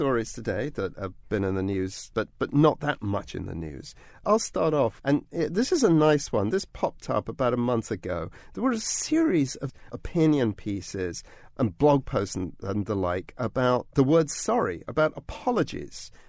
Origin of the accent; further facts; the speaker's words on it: United Kingdom; I, as a Brit